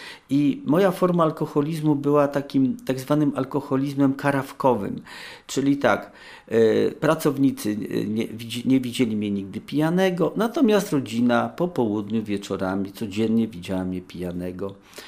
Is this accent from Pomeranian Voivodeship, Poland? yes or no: no; Pabianice, Łódź Voivodeship, Poland; jestem z Pabianic